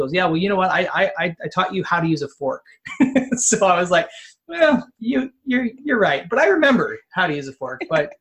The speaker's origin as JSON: {"language": "English", "country": "Canada", "said": "I can play hockey, but I'm Canadian, so that's not hidden."}